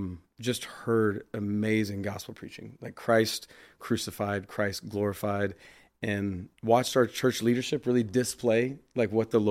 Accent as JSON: {"language": "English", "town": "Austin", "region": "Texas", "country": "United States", "tie": "born or raised there", "said": "Basically, my wife and I, we grew up in Austin. We met when we were kids."}